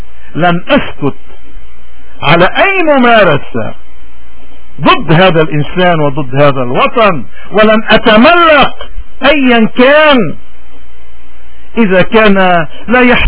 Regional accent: Lebanon; من هون انت يا لبناني، نحن كلبنانيين بدنا نكون اذا فعلا مؤمنين بلبنان

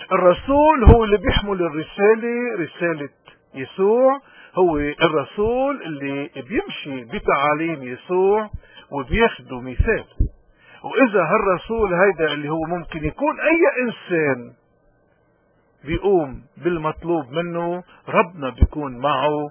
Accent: Lebanon; نحن كلبنانيين قديش نحن اليوم بحاجة ماسة تنعود إلى جذور الإيمان، تنعود إلى ثقافة أهلنا وجدودنا

